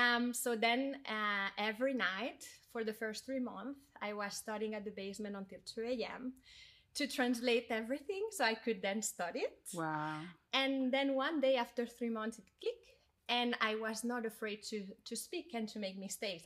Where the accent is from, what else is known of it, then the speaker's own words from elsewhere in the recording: Spain; English is a second language; moved away; I grew up in Spain and I started working at 14, was working, studying